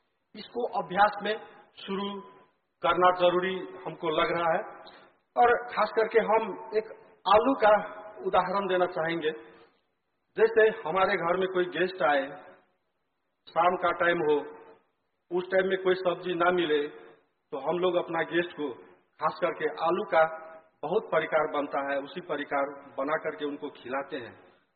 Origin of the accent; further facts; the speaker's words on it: Nepal; खास करके हम नेपाल से हैं